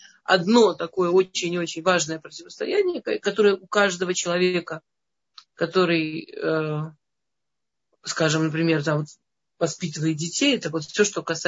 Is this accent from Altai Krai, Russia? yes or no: no; Moscow, Russia; В Москве, я из Москвы.